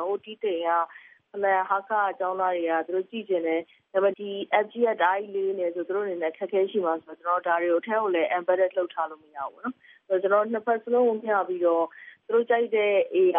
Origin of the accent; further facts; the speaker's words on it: Yangon, Yangon Region, Myanmar; ကျွန်တော်ဆိုရန်ကုန်မှာပဲမွေးရန်ကုန်မှာပဲကြီး